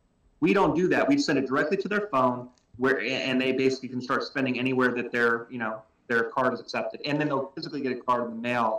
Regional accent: Houston, Texas, United States; and I am from Houston, and I have been to multiple Sam's Boat

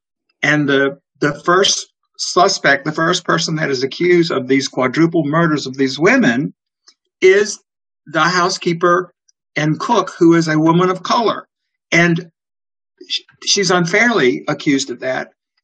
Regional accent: Mississippi, United States; also born or lived in New Orleans, United States; I grew up in Mississippi. So that's my home state. I did live for 30 years in New Orleans.

